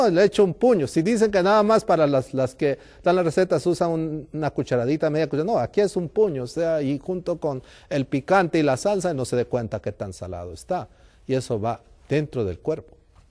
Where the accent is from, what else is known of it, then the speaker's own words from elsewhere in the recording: Abancay, Apurímac, Peru; pastor, yo soy allá de Abancay, cerca del Cusco, cerca de Machu Picchu, y allá pues tenemos una música típica que se llama